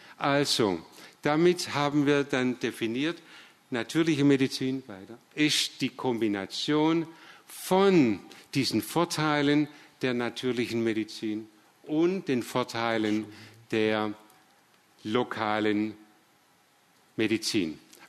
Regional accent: Southern Germany, Germany; Und wir als Süddeutsche sind gewohnt, uns immer wieder zu überlegen, was können wir mit immer weniger, immer Größeres leisten.

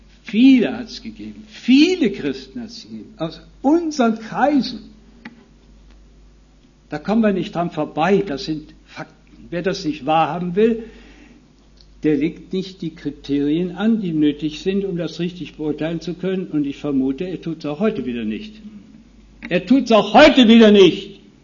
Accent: North Rhine-Westphalia, Germany; Und das ist das Oberbergische, dort wo ich herkomme.

